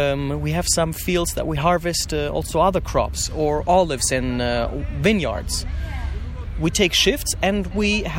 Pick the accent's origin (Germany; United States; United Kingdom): Germany; I came from Germany I invested all my holidays first to come down and really cultivate the land together with the guys.